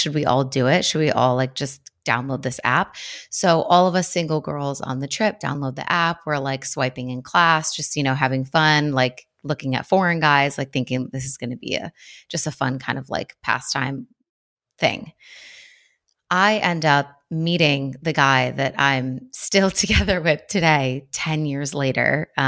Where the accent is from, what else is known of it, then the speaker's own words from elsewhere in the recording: Buffalo, New York, United States; also born or lived in Ohio / Spain; now in South Florida, United States; I grew up in Buffalo, New York. I went to school in Ohio. I lived in Spain for 6 years. I now live in South Florida.